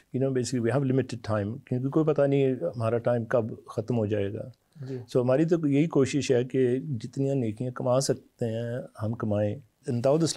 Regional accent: Pakistan; Fruit میں mango, ظاہر ہے ہم پاکستانی ہیں.

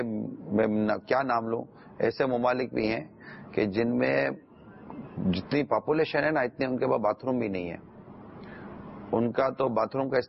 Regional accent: Pakistan; میں پاکستانی ہوں. میں الحمدللہ کوشش کرتا ہوں کہ میں آتے جاتے ہوئے کچرا میرے سڑک پر نہ پھینکوں, اور میں پاکستانی ہوں.

